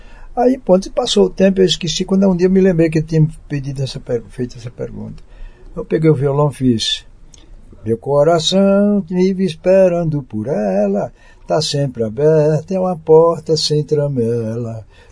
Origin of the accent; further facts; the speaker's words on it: Queimadas, Paraíba, Brazil; Eu sou do interior, né, da roça, lá de Queimadas, perto de Campina Grande, na Paraíba.